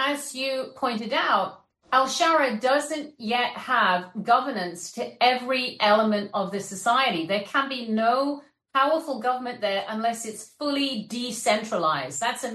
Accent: United States; It was so welcoming to be there as an American.

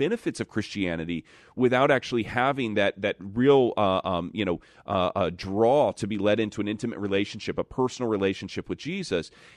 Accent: South Bend, Indiana, United States; You know, I'm from South Bend.

